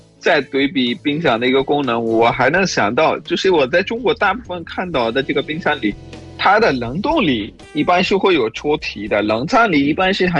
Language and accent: Chinese; Pakistan; Chinese is a second language; 我是来自巴基斯坦的